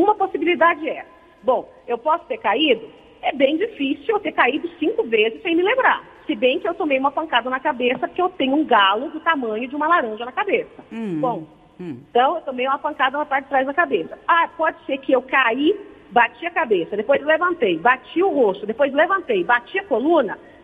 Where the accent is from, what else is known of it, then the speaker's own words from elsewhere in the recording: São Paulo, Brazil; como eu sou de São Paulo